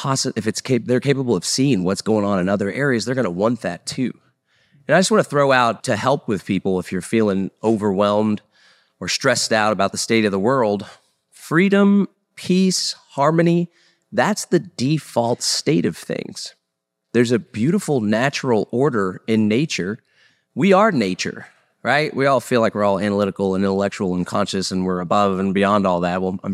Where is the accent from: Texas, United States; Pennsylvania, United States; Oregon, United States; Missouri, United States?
Texas, United States; All right, so … I hail from Texas, which, yes, we do consider it to be its own thing, separate from the United States of America.